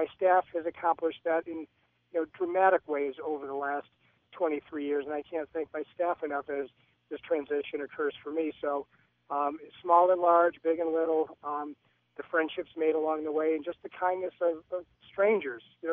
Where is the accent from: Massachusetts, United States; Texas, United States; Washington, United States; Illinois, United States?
Massachusetts, United States; Westfield; My hometown of Westfield has seen $100 million in the last 5 years